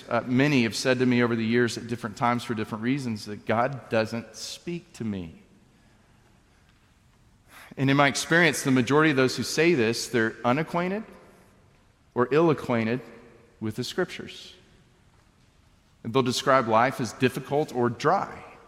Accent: Wichita Falls, Texas, United States; You see, I grew up in Wichita Falls, Texas, where you eat to live, you don't live to eat.

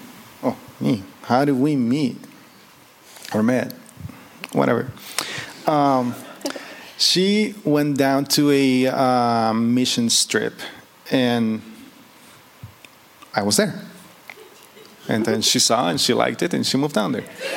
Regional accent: Tijuana, Baja California, Mexico; If you can't tell because of my beautiful accent, I am Mexican. Like from Mexico, but I'm from Tijuana. I didn't have the privilege to be born in Tijuana. I was born more in still northern Mexico, but more towards the east.

